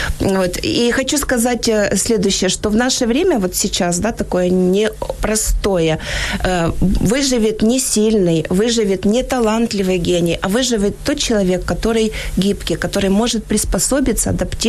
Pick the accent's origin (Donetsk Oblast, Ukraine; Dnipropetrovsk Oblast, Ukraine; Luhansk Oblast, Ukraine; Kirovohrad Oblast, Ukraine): Kirovohrad Oblast, Ukraine; Kropyvnytskyi; я вообще сама из Кировограда, у меня было в Кировограде все хорошо.